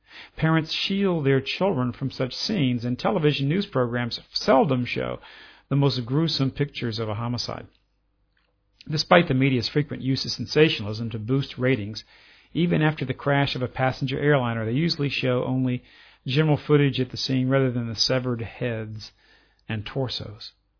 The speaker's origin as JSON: {"language": "English", "town": "New Orleans", "region": "Louisiana", "country": "United States", "tie": "born or raised there", "said": "even daily newspapers reprinted them, including my hometown newspaper, the Times-Picayune."}